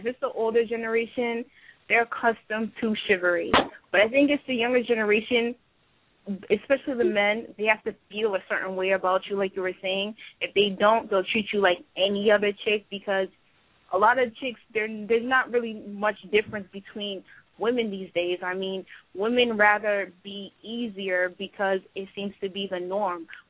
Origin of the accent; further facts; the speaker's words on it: Boston, Massachusetts, United States; I grew up in Boston.